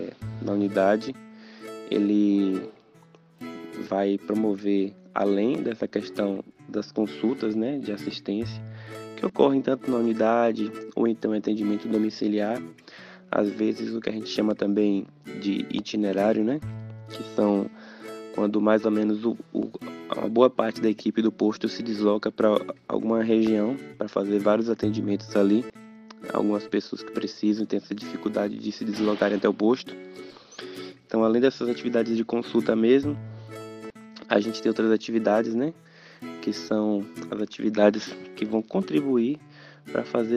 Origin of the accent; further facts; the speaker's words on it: Jequié, Bahia, Brazil; Antes daqui eu tive a oportunidade de trabalhar na unidade do meu município, de onde eu sou natural mesmo, né, de Jequié, que é o povoado de Itajuru